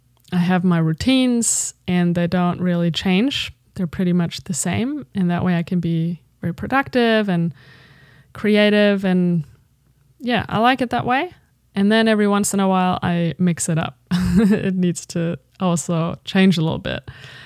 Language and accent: English; Germany; hey, you from Germany, I'm from Germany, woohoo.